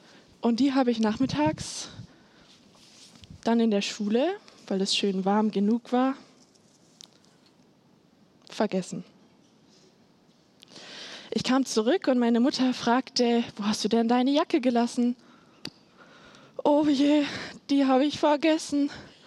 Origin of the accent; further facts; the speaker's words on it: Datteln, North Rhine-Westphalia, Germany; ja, ich komme ursprünglich hier aus der Nähe, aus Datteln und bin hier aufgewachsen.